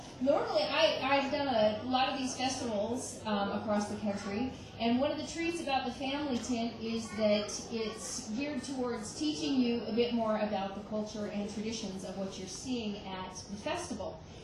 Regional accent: Virginia, United States; I'm from Virginia, but I'll be singing some North Carolina songs and probably some Kentucky songs

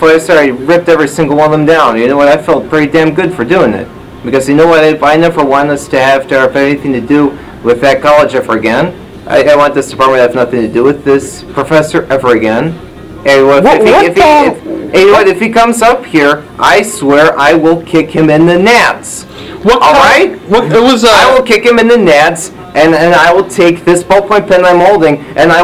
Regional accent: France; We are from France.

